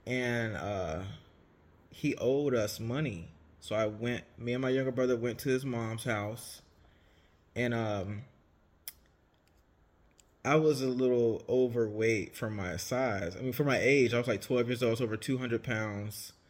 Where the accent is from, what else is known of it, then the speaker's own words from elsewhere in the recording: Savannah, Georgia, United States; I grew up in St. Paul CME down in Savannah.